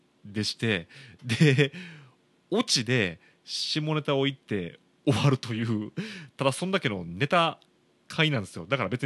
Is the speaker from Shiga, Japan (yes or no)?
yes; Shiga, Japan; now in Kobe, Japan; ちなみに滋賀県、僕の実家のある滋賀県は水道水あんまり温度変わらないですよ